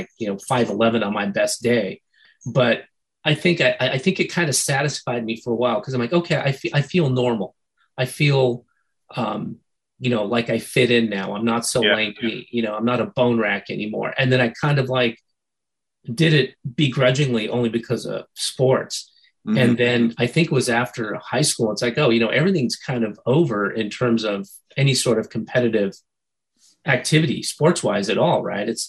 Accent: California, United States; So I grew up in the San Gabriel Valley, which is probably about 25 to 28 miles from Santa Monica.

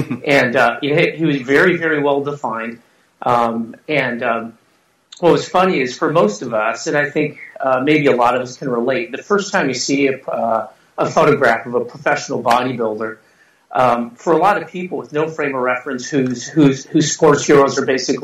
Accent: California, United States; Well, I grew up in Southern California.

